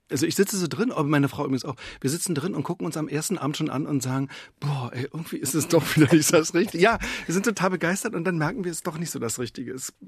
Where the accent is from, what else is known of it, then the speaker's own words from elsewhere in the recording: Berlin, Germany; Friedrichshain ist ja mein Heimatbezirk. Ich bin da geboren, dann aber aufgewachsen in Prenzlauer Berg und wir wohnen am Boxhagener Platz.